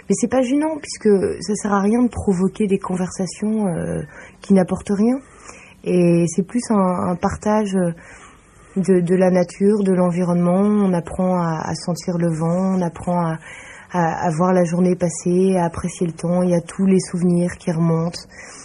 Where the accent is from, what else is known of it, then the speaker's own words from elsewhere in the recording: Marseille, Provence-Alpes-Côte d'Azur, France; je suis de Marseille pour ça